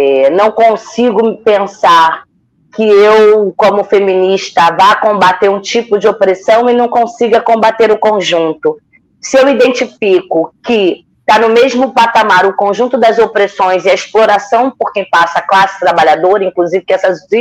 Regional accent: Rio de Janeiro, Brazil; Eu sou da Zona Norte do Rio, moro aqui do lado do Complexo dos Macacos e vejo isso.

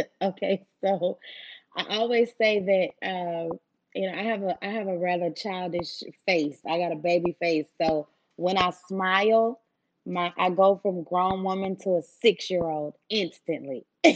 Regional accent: Houston, Texas, United States; New York had my back first, which is crazy because I'm from Houston.

